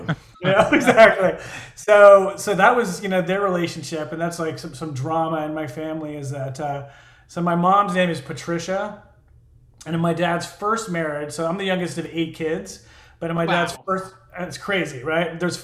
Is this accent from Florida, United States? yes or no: yes; Tampa, Florida, United States; I'm from Florida. Sorry about that, by the way. So I grew up in Tampa, right?